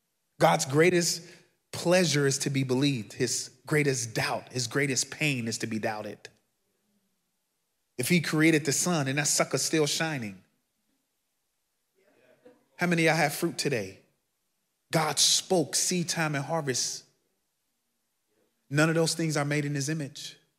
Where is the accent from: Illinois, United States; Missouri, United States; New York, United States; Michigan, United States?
Illinois, United States; Chicago; I'm from Chicago, born and bred. I don't know, I'm what, 8.5 miles from here on the south side. Grew up in the housing projects.